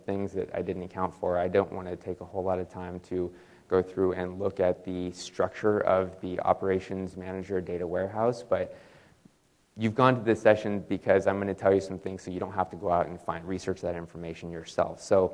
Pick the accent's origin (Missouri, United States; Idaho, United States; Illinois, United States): Idaho, United States; Boise; By the way, I'm from Boise